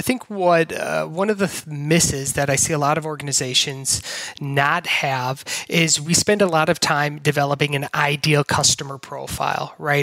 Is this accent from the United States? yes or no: yes; Wisconsin, United States; Well, I grew up in Wisconsin in an entrepreneur.